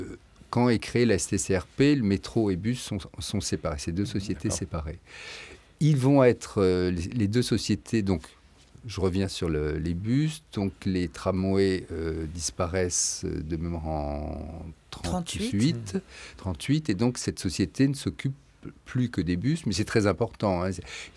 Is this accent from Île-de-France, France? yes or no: yes; Paris, Île-de-France, France; Moi, je suis parisien